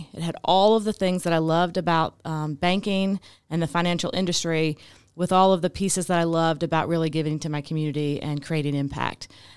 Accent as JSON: {"language": "English", "region": "Ohio", "country": "United States", "tie": "born or raised there", "lives_now": "Georgia, United States", "said": "So I grew up in Ohio and moved to Georgia and did my undergrad and grad degrees at local colleges here"}